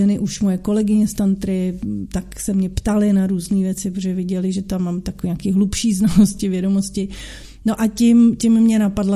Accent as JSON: {"language": "Czech", "region": "Prague", "country": "Czechia", "tie": "born or raised there", "lives_now": "Louny, Czech Republic", "said": "jsem Pražečka, celý život jsem žila v Praze"}